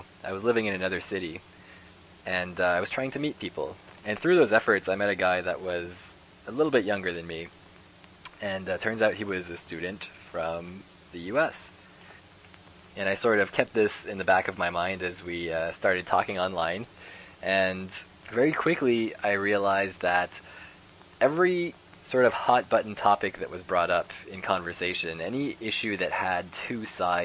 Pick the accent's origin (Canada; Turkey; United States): Canada; maybe as a Canadian boy